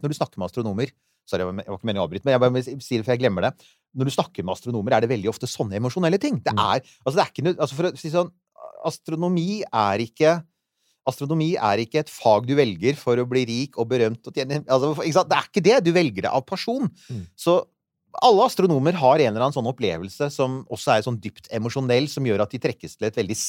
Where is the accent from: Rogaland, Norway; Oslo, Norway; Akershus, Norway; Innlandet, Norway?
Akershus, Norway; Bærum; Jeg vokste opp ute på Rykken i Bærum, og det var ikke så bebygd rundt der da jeg vokste opp